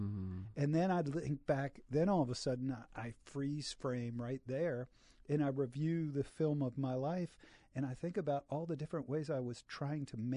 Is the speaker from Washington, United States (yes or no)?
no; Bethesda, Maryland, United States; Born and raised in Bethesda, Maryland, and so to find that Bethesda connection, I was just like, "Well, okay."